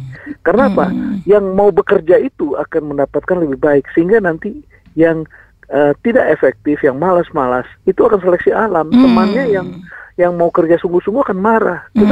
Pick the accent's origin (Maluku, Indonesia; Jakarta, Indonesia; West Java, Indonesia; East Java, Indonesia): Jakarta, Indonesia; Jadi semua. Saya nggak sangka itu, kita orang Jakarta